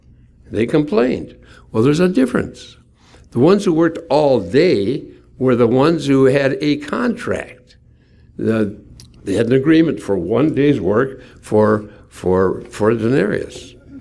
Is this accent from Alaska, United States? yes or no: no; Hinckley, Minnesota, United States; I grew up in Hinckley, Minnesota, where the men are men and pansies are flowers and the women are slightly above average.